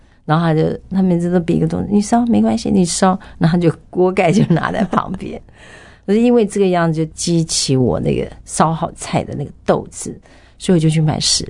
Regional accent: Taiwan; 我们台湾人有个习俗，就是你如果要结婚是要在百日之内。

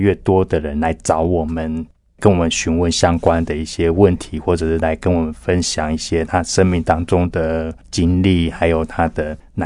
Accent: Chiayi, Taiwan; 然后我们都是嘉义人。我自己本身非常的喜欢音乐，现在也是在教会聚会的基督徒。

